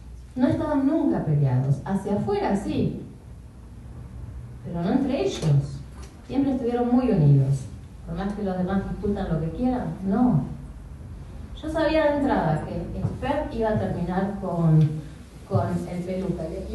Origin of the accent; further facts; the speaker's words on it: Argentina; tengamos nuestra bandera argentina Y como argentinos